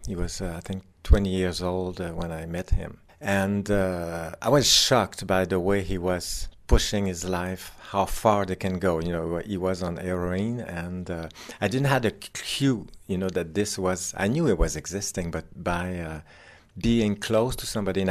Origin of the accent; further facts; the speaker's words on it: Quebec, Canada; I'm not a young man anymore. I'm from Canada, from Quebec, which is a French province in Canada where people mostly speak French.